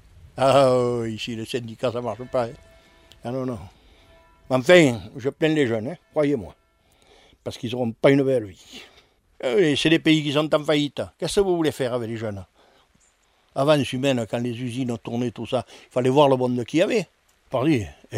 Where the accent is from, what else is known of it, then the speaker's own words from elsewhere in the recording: Saint-Christol-lès-Alès, Occitanie, France; born there; Moi, je suis né à Saint-Christol-des-Alaises, alors. Je suis né dans un pays minier, alors. Mon père travaillait au charbonnage, et bon, et mes oncles, mes cousins travaillaient tous dans les mines